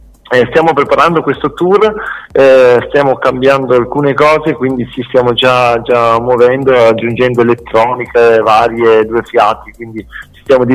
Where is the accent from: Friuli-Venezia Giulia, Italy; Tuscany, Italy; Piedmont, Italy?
Piedmont, Italy; in Sud Italia e dalle nostre parti invece, che siamo del Piemonte